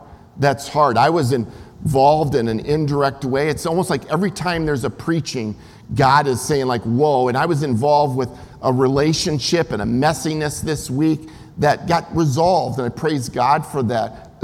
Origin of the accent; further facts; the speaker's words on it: Michigan, United States; they lived together in a small town where we grew up in Michigan.